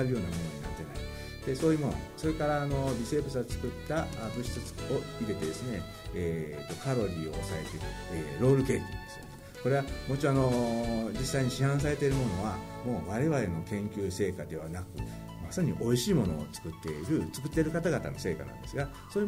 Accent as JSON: {"language": "Japanese", "region": "Osaka", "country": "Japan", "lives_now": "Kochi, Japan", "said": "私は大阪出身でですね、高知大学に来るまで高知に来たことはなかったです。"}